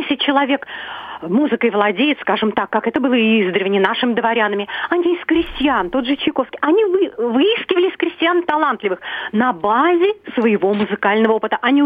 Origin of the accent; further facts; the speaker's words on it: Moscow, Russia; Я из Москвы.